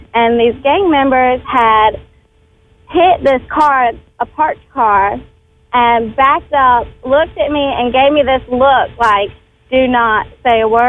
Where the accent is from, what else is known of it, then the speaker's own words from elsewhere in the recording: Kansas City, Missouri, United States; Well, I grew up in Kansas City in the bad part of town where there was, like, gangs and everything.